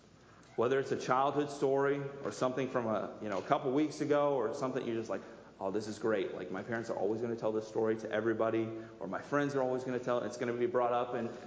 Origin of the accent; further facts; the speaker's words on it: Cambridge City, Indiana, United States; Once a month, I travel down to where I grew up in Cambridge City